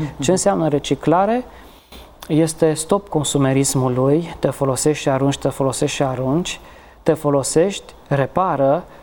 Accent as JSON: {"language": "Romanian", "town": "Codlea", "region": "Brașov County", "country": "Romania", "tie": "born or raised there", "said": "am crescut în Codlea, lângă, între Sași."}